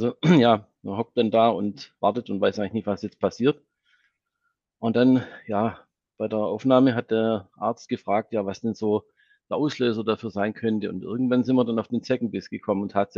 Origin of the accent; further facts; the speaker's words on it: Nürtingen, Baden-Württemberg, Germany; ich komme aus Nürtingen.